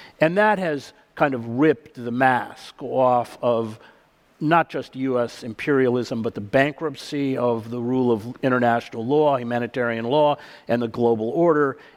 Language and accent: English; United States; What we have telegraphed, as I speak as an American, to the rest of the world